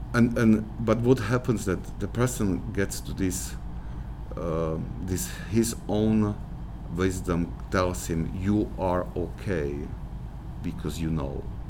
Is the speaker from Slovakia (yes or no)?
yes; Slovakia; English is a second language; moved away as an adult; You know, I came from Slovakia and here, and well, I think that this is very visible difference.